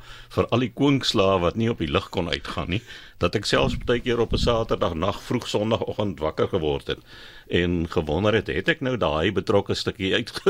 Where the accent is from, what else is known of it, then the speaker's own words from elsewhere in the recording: Villiersdorp, Western Cape, South Africa; Ek kom van Villiersdorp af, so ek is een oud akadis, ek het daar gematriculeer